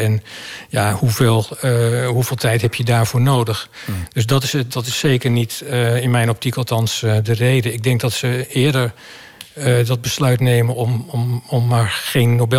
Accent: Netherlands; Nou, ik ben een Nederlander

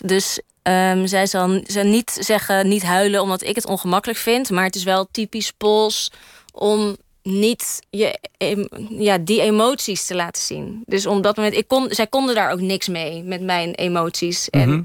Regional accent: Netherlands; die horen natuurlijk dat ik uit Nederland kom, ja, niet uit Polen kom.

